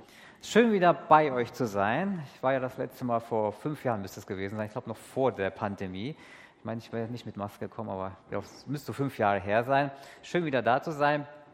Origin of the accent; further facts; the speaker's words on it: Hesse, Germany; accent: Haiger-Dillenburg-Herborn; Ich komme aus dem Hessenland und manchmal hört man eins an meinem Rrrr aus der Haiger-Dillenburg-Herborner Gegend. Aber normalerweise bin ich jetzt auch meistens in Japan unterwegs als Missionar der Allianzmission.